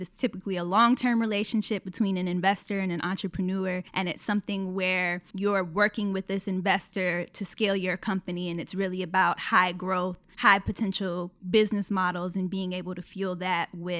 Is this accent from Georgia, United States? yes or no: yes; Atlanta, Georgia, United States; I grew up in Atlanta. I'm of Jamaican heritage. Very proud of that. Very much a around the way girl, love my city.